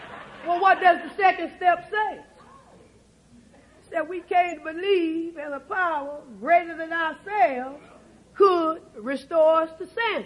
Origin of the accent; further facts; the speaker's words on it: Henderson, North Carolina, United States; born there; now in Raleigh, United States; I'm from I live in Raleigh, North Carolina. And I was born in Vance County, which is Henderson, North Carolina.